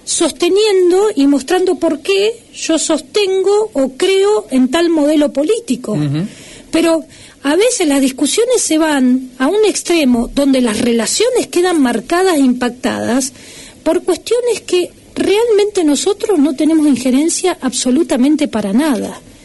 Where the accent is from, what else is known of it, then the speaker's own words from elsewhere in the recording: Comodoro Rivadavia, Chubut, Argentina; Soy de Comodoro Rivadavia. En Comodoro te diría que últimamente, gracias a Dios, tengo mucho trabajo